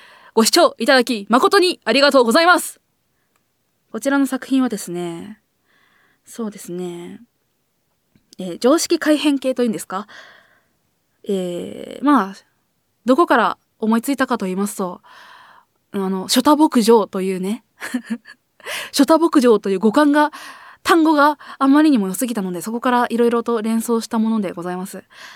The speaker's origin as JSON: {"language": "Japanese", "region": "East Japan", "country": "Japan", "said": "私自身がなんというか、なんていうんだっけ、東日本なんで、まあそっち系の訛りにはなってるんじゃない"}